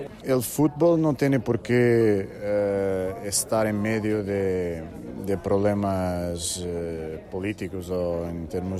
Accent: Portugal; Spanish is a second language; Soy portugués

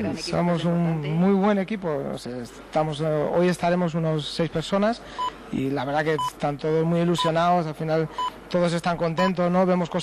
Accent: Valdilecha, Community of Madrid, Spain; desde vinos de Arganda hasta la zona de mi pueblo, por ahí por Valdilecha

